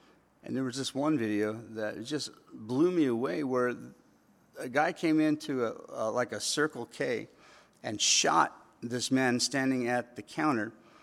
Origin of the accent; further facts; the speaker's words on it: California, United States; I grew up in California.